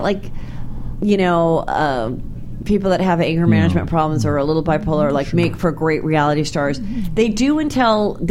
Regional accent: California, United States; 818 till I die. Yeah. born and raised in the Valley myself, so I appreciate his Reseda roots.

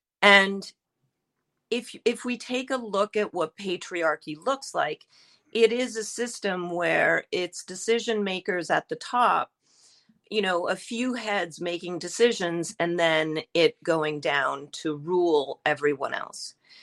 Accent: Italy; named after my mother because we're originally from Italy.

